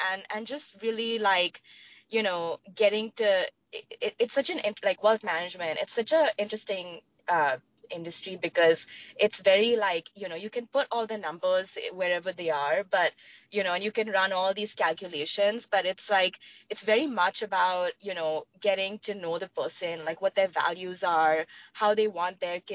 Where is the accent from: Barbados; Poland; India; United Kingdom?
India; Mumbai, Maharashtra; now in United States; I'm actually from Mumbai, India, but the way I got up here, it's a long winding story.